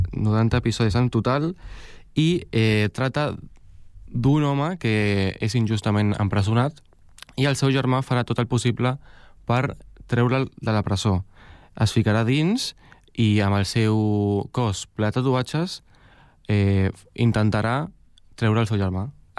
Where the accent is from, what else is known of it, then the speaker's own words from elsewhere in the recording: El Prat de Llobregat, Catalonia, Spain; sóc del Prat de Llobregat. Sóc informàtic